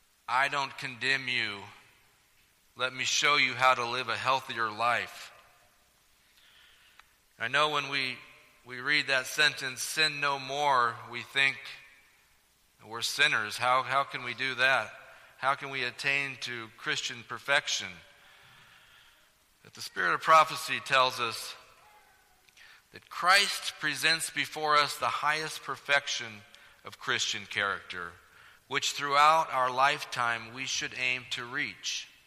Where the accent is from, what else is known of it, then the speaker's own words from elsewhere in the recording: Samoa, California, United States; Now, I remember growing up in Samoa back in the 70s, and that's Samoa across the bay, not across the oceans. And this was a really safe place to grow up. It was just a small mill town